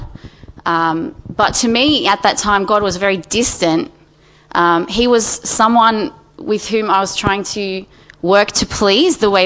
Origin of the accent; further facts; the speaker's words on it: Campbelltown, New South Wales, Australia; went to a really tiny primary school and then a really huge hig